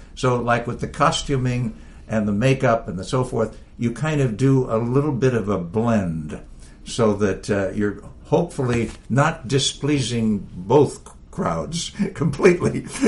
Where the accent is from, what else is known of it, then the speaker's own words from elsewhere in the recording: San Francisco, California, United States; I mean, that's my hometown.